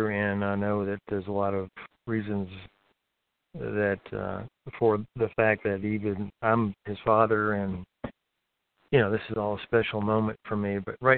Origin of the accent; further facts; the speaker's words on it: Richmond, Virginia, United States; Yeah, I'm actually from Richmond, Virginia, but I've traveled a lot and ended up here.